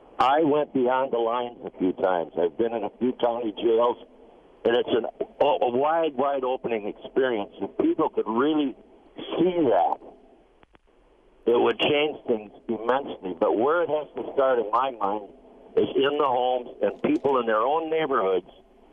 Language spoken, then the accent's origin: English; Minnesota, United States; I grew up in Lake Norman City, which is South Minneapolis, St. Paul, and in a very stable home.